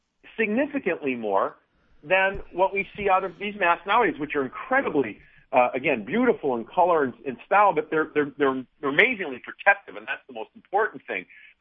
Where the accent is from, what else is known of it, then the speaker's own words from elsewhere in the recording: Chicago, Illinois, United States; I mean, well, being growing up in Chicago, and he just had the Blackhawk.